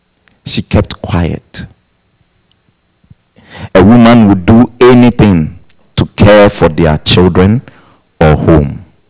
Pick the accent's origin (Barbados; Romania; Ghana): Ghana; now in United States; When I was growing up in Ghana, it wasn't like that. You have to pay for your education.